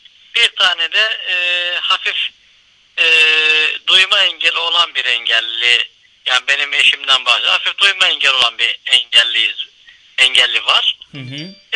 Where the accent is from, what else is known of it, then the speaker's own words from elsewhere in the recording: Akşehir, Konya, Turkey; born there; ben 1982 Konya Akşehir doğumluyum. Hı hı. Şu anda Akşehir'de ikamet etmekteyim.